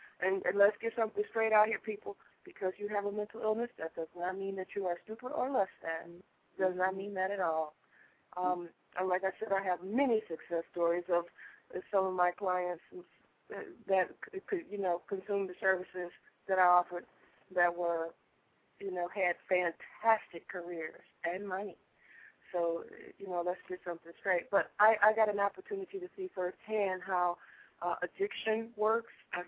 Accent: Inglewood, California, United States; I grew up in Inglewood, for God's sake. I grew up it was a mixed community then

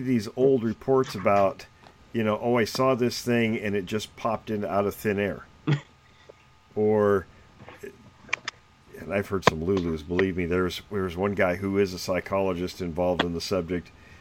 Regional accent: Washington, United States; Oh, same here. I also grew up in Washington, and my dog got into a porcupine twice.

